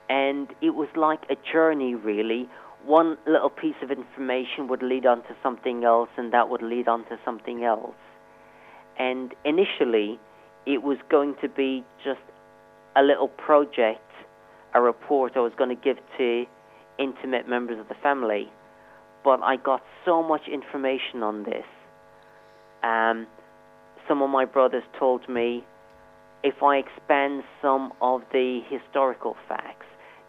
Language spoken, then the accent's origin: English; Limerick, Munster, Ireland; now in Croydon, United Kingdom; I'm originally from Limerick City. I left Limerick City in 1988 to go to Croydon, that's in the southeast of England.